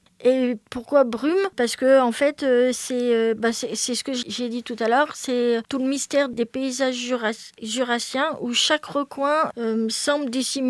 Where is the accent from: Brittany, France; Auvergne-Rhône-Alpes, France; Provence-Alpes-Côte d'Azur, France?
Auvergne-Rhône-Alpes, France; Lyon; J'habite donc dans un petit village à côté de moi en montagne qui s'appelle Charchilla. Mais je ne suis pas jurassienne, je suis lyonnaise.